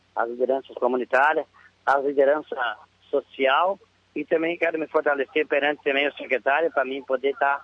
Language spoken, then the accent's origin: Portuguese; Bom Jesus, Rio Grande do Sul, Brazil; now in Caxias do Sul, Brazil; desde que eu vim de minha cidade, que é sou natural de Bom Jesus